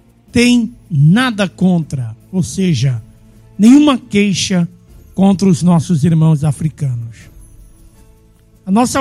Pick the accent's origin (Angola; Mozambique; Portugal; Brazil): Brazil; Eu, como brasileiro, me alegro de ter ouvintes moçambicanos